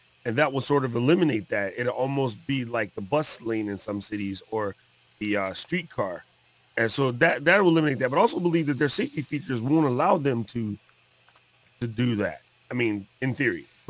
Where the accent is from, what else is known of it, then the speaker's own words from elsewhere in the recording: New York, United States; I was like, yo, I grew up in New York. Come on.